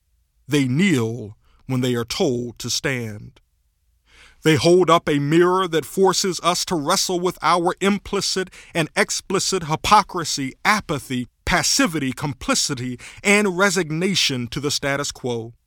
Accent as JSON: {"language": "English", "town": "Williamston", "country": "United States", "tie": "born or raised there", "said": "I grew up in the Mount Shiloh Missionary Baptist Church in Williamston, the church that I returned to pastor."}